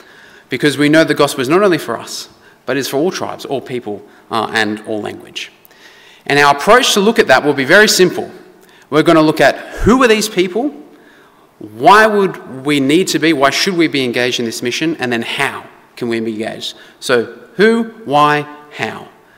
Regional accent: Australia; And I'm from the Anglo-Australian people group.

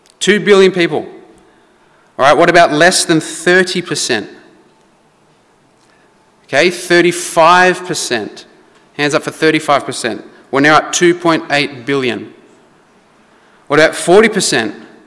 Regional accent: Australia; And I'm from the Anglo-Australian people group.

